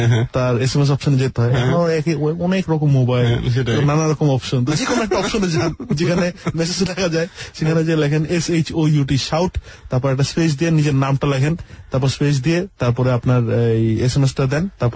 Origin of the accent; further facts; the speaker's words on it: Dhaka, Dhaka Division, Bangladesh; আমার বাড়ি তো ঢাকাতেই, মানে আমার মানে ওই কুমিল্লা হচ্ছে বাপদাদার দিক থেকে, আর ঢাকাতেই থাকি, তো সেই সূত্রে ঢাকা